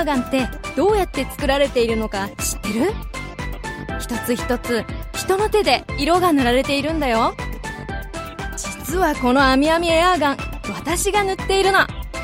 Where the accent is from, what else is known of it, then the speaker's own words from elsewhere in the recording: Katsushika, Tokyo, Japan; 私は人情厚い下町葛飾区で生まれ育ち、今も大好きな家族と一緒に住んでいます。